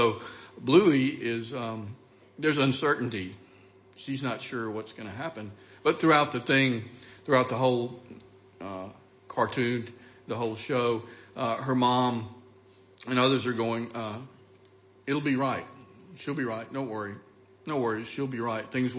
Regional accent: Alabama, United States; also born or lived in Louisiana; As I mentioned before, I'm from the United States, from the Deep South. Grew up in the state of Alabama.

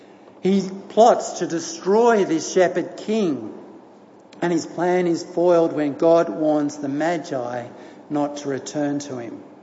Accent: Bowral, New South Wales, Australia; legendary Australian cricketer, came from my hometown. Yep, came from Bowral, New South Wales.

